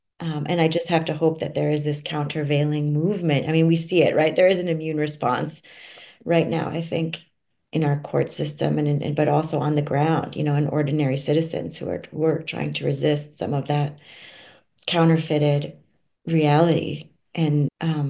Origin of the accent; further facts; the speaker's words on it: Florida, United States; And it's interesting today, Florida, my home state, you see what's happening with book banning